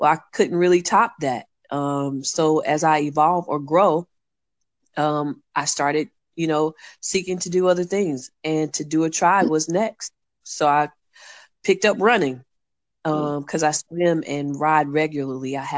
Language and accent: English; Oklahoma City, Oklahoma, United States; now in Georgia, United States; I am originally from Oklahoma City. Mm-hmm. Moved here to serve a ministry and to finish school.